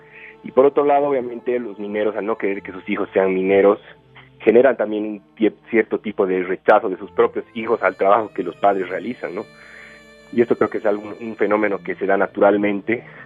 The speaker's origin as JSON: {"language": "Spanish", "country": "Bolivia", "said": "Sucede que en Bolivia nosotros no tenemos ningún tipo de apoyo para realizar cine."}